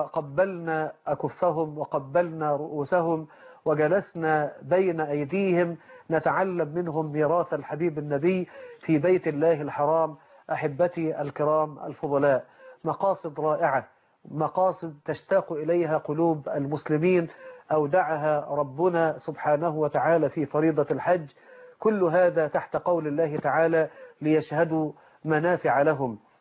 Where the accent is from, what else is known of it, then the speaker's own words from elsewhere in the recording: Mansoura, Dakahlia, Egypt; أن رجلا من مدينة المنصورة من مدينتي